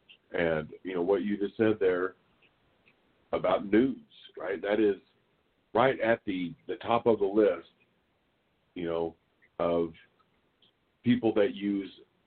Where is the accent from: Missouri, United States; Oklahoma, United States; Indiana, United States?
Oklahoma, United States; I'm an OU Sooner fan, right? Because I grew up in Oklahoma, and it's just pretty much ingrained in my DNA